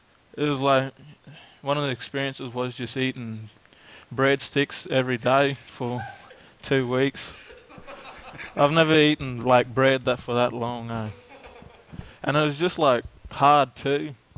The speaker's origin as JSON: {"language": "English", "town": "Brisbane", "region": "Queensland", "country": "Australia", "said": "I'm from Brisbane."}